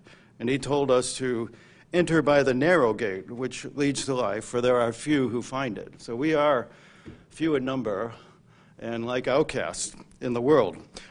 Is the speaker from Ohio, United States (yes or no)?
yes; Cleveland, Ohio, United States; moved away as an adult; also born or lived in New England; now in Southern Florida, United States; So I grew up in the Cleveland area and came into the church in this area over 40 years ago, and this was, of course, my congregation for a number of years before moving to New England.